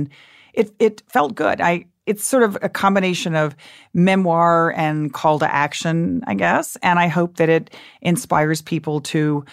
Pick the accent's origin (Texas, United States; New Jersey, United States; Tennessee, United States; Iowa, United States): Texas, United States; Dallas; Well, I grew up in Dallas, and my parents in that era were against everything.